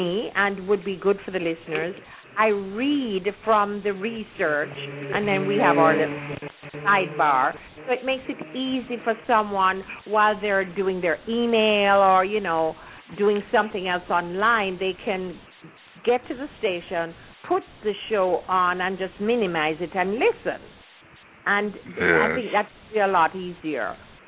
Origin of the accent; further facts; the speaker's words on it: Kingston, Jamaica; You know, in my day, I grew up in Kingston, Lay did too, and we could take the bus and get to the beach and the movie